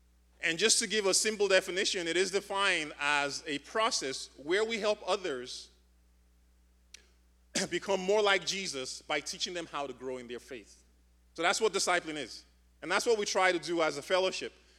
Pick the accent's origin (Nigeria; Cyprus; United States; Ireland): Nigeria; moved away; I grew up in Nigeria. I grew up in a hot climate.